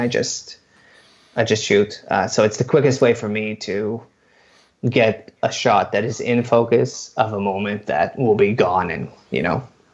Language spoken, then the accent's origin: English; Israel; moved away; living away from my family and living away from my hometown, my country, the place I grew up in, and what does that mean to me?